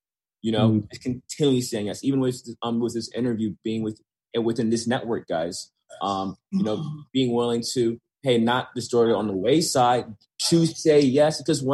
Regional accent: Haiti; I am 28 years old. I'm from Haiti.

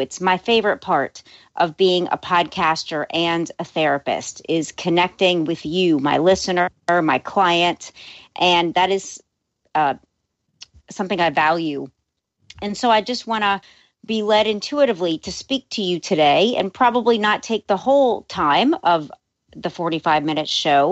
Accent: New Orleans, Louisiana, United States; moved away as an adult; being born and raised in New Orleans and having lived in one place for the first 43 years of my life. I was really wanting to live somewhere else

